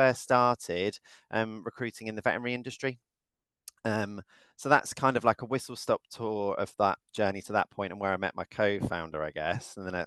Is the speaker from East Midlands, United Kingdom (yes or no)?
no; Reading, South East England, United Kingdom; I worked for the Reading Evening Post when I lived in Reading, my hometown.